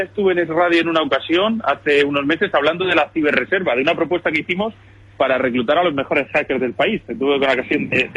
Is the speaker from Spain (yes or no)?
yes; Cieza, Region of Murcia, Spain; era concejal en Cieza, en mi pueblo